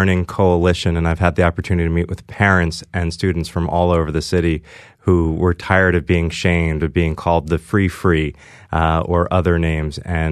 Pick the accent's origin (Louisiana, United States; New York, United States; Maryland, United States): New York, United States; I grew up on the Upper East Side, and I went to a public school, the Bronx High School of Science